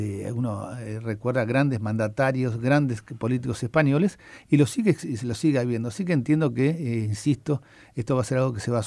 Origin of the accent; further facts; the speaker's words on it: Montevideo, Uruguay; yo soy de Positos, he sido siempre de Positos